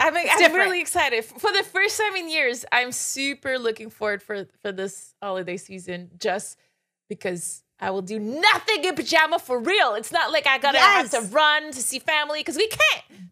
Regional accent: Quebec City, Quebec, Canada; It was made in Quebec City, my hometown.

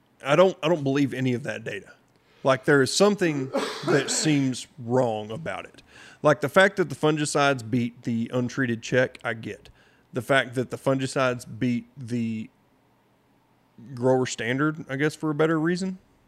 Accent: Texas, United States; I'm not from the Midwest. I'm sorry, I don't speak Yankee. I'm from Texas.

